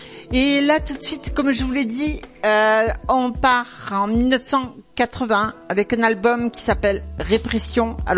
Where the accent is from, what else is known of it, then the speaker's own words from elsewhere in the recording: South-West, France; accent: southwestern French; Je peux pas lever l'accent. Je suis du Sud-Ouest.